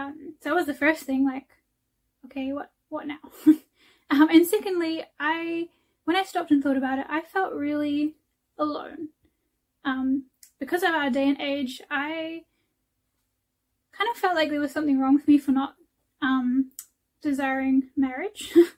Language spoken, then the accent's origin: English; Wellington, New Zealand; I am 23 from Wellington, New Zealand.